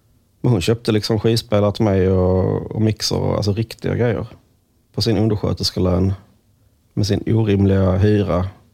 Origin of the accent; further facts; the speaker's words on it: Malmö, Skåne, Sweden; Men när man är liksom här hemma i Malmö så känner man ju inte så.